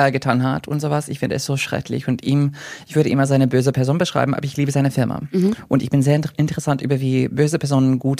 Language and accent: German; Connecticut, United States; German is a second language; Ich bin in den USA aufgewachsen, also ich war in Connecticut.